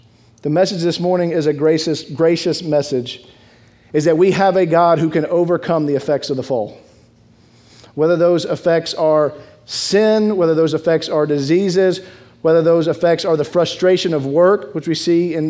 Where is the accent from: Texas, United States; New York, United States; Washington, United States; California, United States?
Texas, United States; Dallas; So I grew up in Dallas, Texas, a big Dallas Cowboy fan